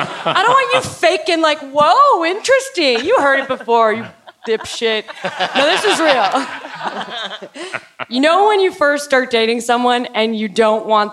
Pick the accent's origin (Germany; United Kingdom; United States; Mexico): United States; Illinois; And I'm from Illinois, and I have had White Castle several times